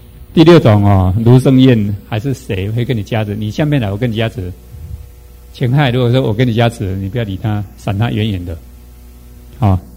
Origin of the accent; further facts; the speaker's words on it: Taiwan; 但是我们中国人、台湾人、华人哦，都很依赖这个的